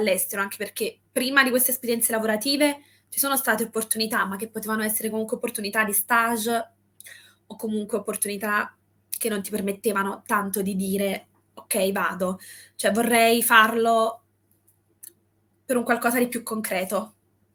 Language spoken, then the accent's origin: Italian; Naples, Campania, Italy; moved away; mi sono sempre sentita un po' fuori posto a Napoli